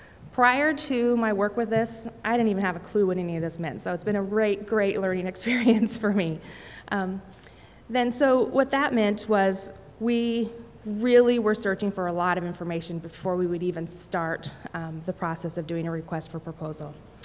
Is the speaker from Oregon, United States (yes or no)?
yes; Oregon, United States; I am from Oregon